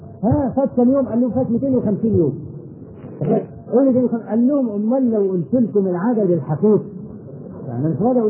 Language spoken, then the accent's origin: Arabic; Egypt; ودرج عندنا في مصر هنا